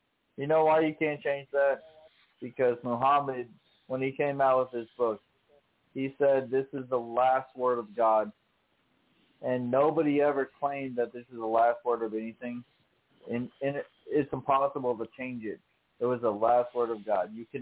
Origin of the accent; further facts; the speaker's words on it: Illinois, United States; I know. I'm from Illinois. I'm aware of that.